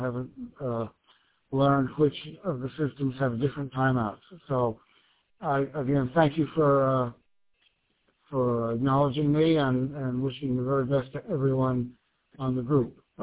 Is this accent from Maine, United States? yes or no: yes; Maine, United States; everyone that hears I'm from Maine, not everyone, but most people will say, well, I've been to Bar Harbor.